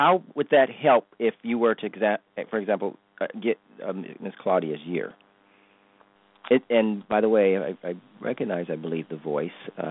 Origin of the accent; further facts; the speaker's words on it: Cleveland, Ohio, United States; I hope that might be Cleveland, my hometown